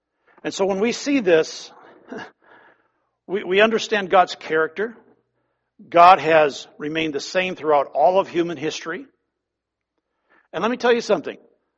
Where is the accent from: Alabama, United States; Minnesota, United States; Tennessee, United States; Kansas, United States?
Minnesota, United States; ah, be quiet, I'm from Minnesota. I'm all for global warming.